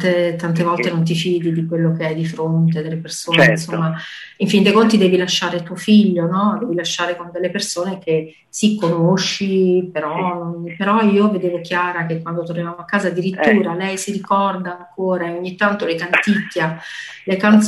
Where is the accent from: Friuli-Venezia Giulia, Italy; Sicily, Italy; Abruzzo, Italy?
Abruzzo, Italy; Io vengo dall'Abruzzo, dalla provincia di Teramo, quindi sono abbastanza vicino, no, sono vicinissima, devo dire.